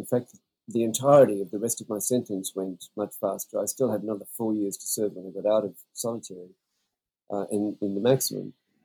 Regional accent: Australia; now in New Zealand; I can heartily recommend it as an Australian.

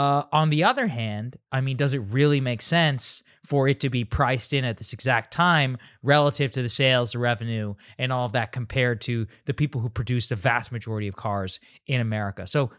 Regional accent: Texas, United States; I mean, look, I'm from Texas. I knew a lot of people with pickup trucks

